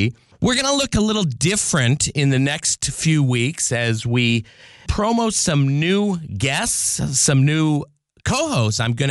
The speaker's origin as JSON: {"language": "English", "country": "Canada", "said": "I know you are, and he's Canadian, and I'm Canadian."}